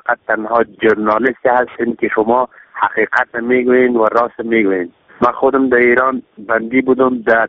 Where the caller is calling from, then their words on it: Ghazni, Afghanistan; also born or lived in Iran; من از ولایت غزنی از ولسوالی دیک هستم که تازه از ایران آمدم. حدودی یک ماه میشه